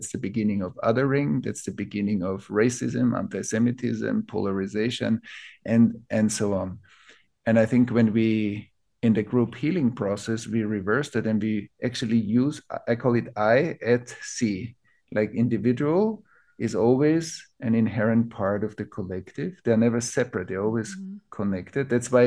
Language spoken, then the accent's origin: English; Vienna, Austria; my parents, my grandparents were soldiers in the Second World War in Austria. I grew up in Vienna.